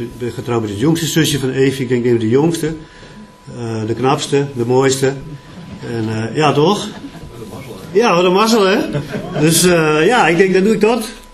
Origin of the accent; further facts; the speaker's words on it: Friesland, Netherlands; Maar ik kom uit Friesland, ik ben een Fries.